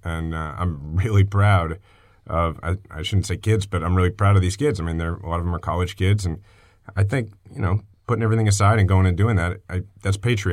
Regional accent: Missouri, United States; because, you know, you said I'm from Missouri, because, you know, I'm the guy who outperformed the ticket by 16 points.

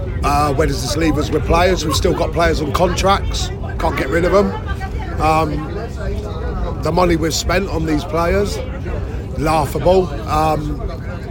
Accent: Portsmouth, South East England, United Kingdom; from Portsmouth.

